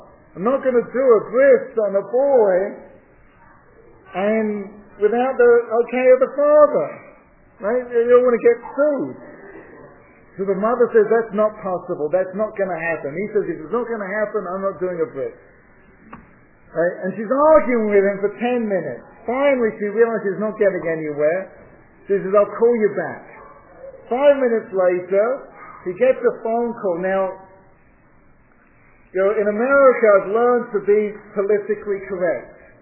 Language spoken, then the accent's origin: English; London, United Kingdom; I'm from London, that's how you think, right?